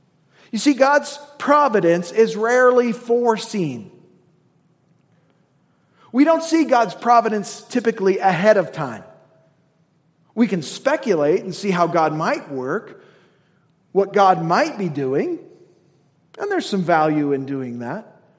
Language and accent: English; Indiana, United States; She was from California. I was from Indiana.